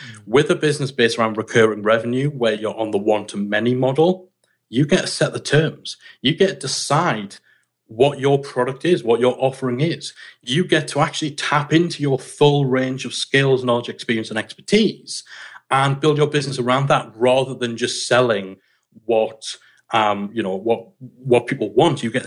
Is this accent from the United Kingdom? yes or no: yes; United Kingdom; You know, we're British. It's almost impolite to chase money.